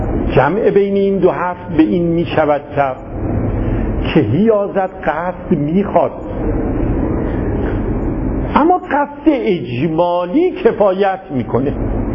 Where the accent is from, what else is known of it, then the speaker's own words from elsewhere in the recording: Yazd, Iran; نه ما هم یزدی هستیم دیگه، خودمون اول گفتیم.